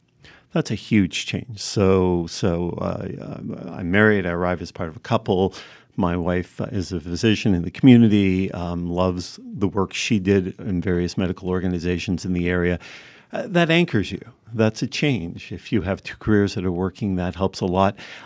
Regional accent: Ottawa, Ontario, Canada; now in United States; I grew up, I spent my summers in the Lake Country of Ontario. I'm from Ottawa, Ontario

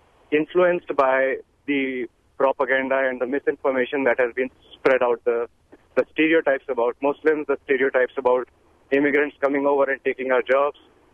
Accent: India; I am an immigrant from India. I'm a Muslim.

